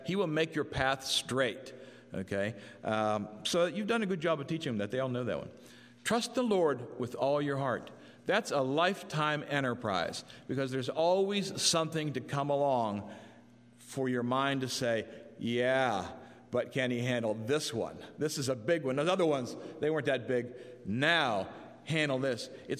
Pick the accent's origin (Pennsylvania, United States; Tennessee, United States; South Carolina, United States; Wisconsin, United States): Pennsylvania, United States; Du Bois; When I was growing up in Du Bois, we had this one department store